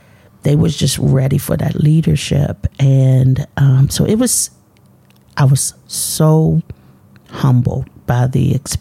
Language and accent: English; Harrisonburg, Virginia, United States; is being able to serve my hometown, but also all the people that I come into contact with, hearing their stories, mm-hmm. understanding why they have chosen Harrisonburg to be their home